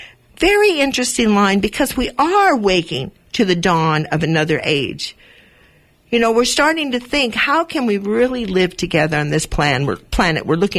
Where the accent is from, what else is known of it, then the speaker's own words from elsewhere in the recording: Los Angeles, California, United States; born there; Well, I was born in 1940 in East Los Angeles to a Jewish family. I lived in a sheltered environment of religion and tradition.